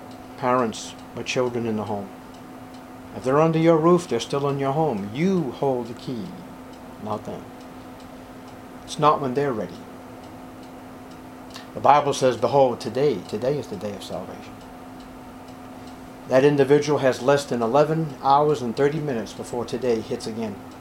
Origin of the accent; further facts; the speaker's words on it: Topeka, Kansas, United States; "Well, we're from Topeka, Kansas."